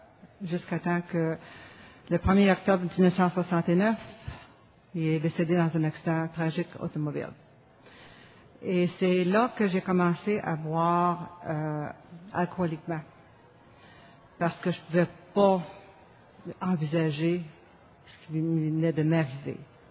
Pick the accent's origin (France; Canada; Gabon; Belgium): Canada; Sherbrooke, Quebec; moved away as an adult; also born or lived in Cowansville; now in Toronto, Canada; je suis née à Cowansville. Je sais pas s'il y en a qui connaissent ça. Oui, et puis j'ai été élevée à Sherbrooke. Et je suis à Toronto il y a plus que 30 ans.